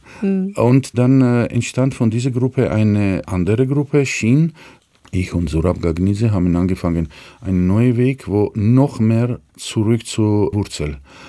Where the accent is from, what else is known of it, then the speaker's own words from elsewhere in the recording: Georgia; Und da ist als Georgier, das ist wirklich zu erstaunen.